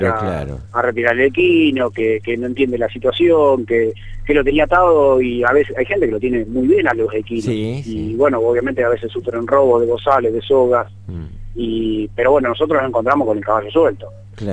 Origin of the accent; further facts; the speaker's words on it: Concordia, Entre Ríos, Argentina; born there; now in Casilda, Argentina; Yo no soy casildense de origen, ¿no? Y cuando voy de vacaciones a mi ciudad natal, me encuentro con la misma situación a diario.